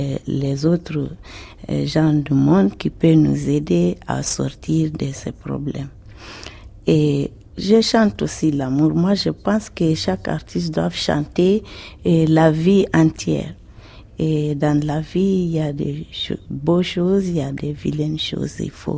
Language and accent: French; South Africa; moi, je viens d'un pays, l'Afrique du Sud en particulier, qui est très difficile pour nous.